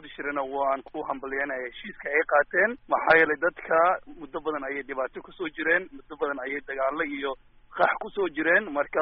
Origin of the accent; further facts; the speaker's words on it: Kismayo, Lower Juba, Somalia; Waxaan ku dhashay, aan kasoo jeedaa magaalada Kismaayo.